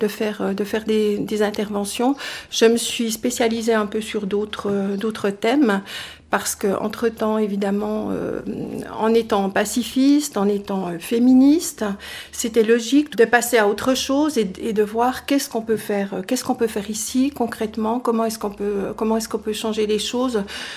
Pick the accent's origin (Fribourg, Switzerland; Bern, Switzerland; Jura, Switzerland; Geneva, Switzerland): Jura, Switzerland; Courgenay; Moi, de Courgenay. Mes parents avaient la laiterie fromagerie à Courgenay.